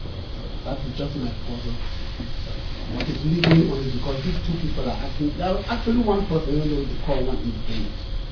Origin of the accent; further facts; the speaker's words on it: Cameroon; I'm from Cameroon.